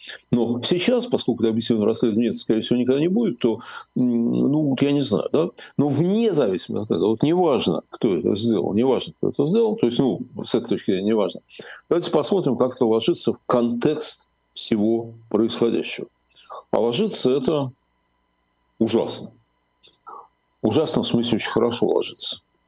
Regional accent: Moscow, Russia; я москвич, да, я ситуацию вокруг Крокус-Сити и на МКАДе прекрасно понимаю.

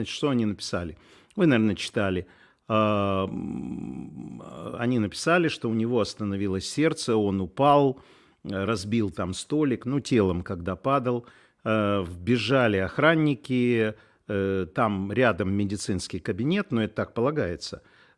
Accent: Kharkiv, Kharkiv Oblast, Ukraine; now in Kyiv, Ukraine; я из Харькова, патриот своего народа. Я нахожусь в Киеве

